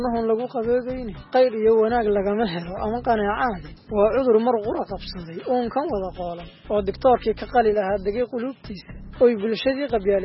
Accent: Gideys, Galmudug, Somalia; aniga waxaan ku dhashay tuulo la yiraahdo Gideys oo u dhow deegaanka ama saani raadiga degmada Cadaado halkaas aan ku soo qaatay dugsiga hoose dhexe sare

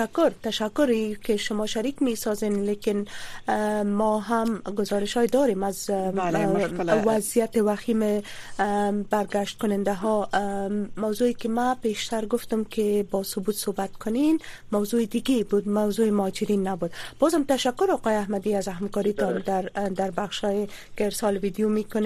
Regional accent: Afghanistan; ما هم افغان هستیم

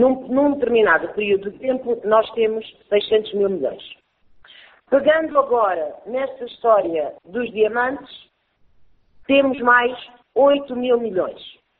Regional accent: Malanje, Angola; born there; eu nasci em Malanje, eu gosto de Malanje.

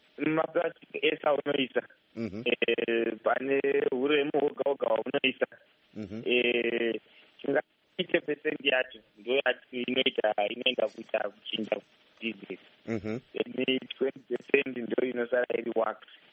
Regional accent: Zimbabwe; Yeah. I'm from Zimbabwe.

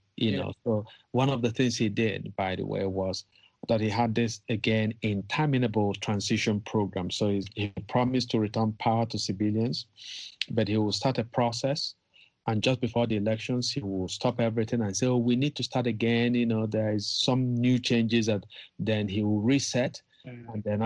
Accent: Nigeria; magazines in Nigeria my last year in high school. My piece was carried by a major state newspaper in my home state.

